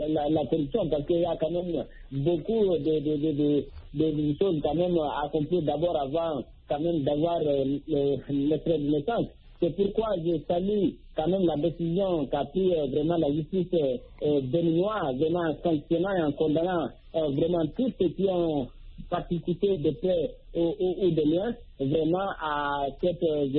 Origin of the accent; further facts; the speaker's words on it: Guinea; now in Cameroon; particulièrement chez nous ici au Cameroun. Mm. Malgré, contrairement à la Guinée, mon pays d'origine